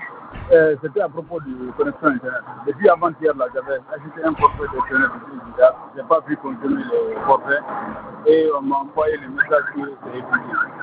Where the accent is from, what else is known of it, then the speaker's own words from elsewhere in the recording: Conakry, Guinea; parce que je suis de Yimbaya Pharmacie.